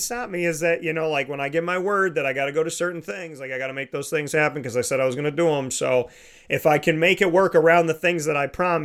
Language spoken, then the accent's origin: English; Syracuse, New York, United States; I think I can do this as born and raised in Syracuse.